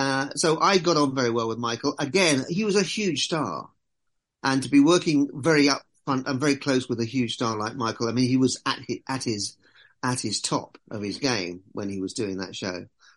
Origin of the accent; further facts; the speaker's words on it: London, United Kingdom; born there; I was a small town boy, although I was born in London. I was a small town boy, really.